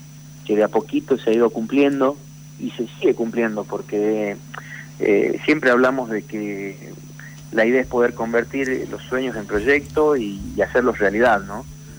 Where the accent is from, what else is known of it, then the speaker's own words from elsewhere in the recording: Salta, Argentina; born there; nací en Salta Capital, uh-huh.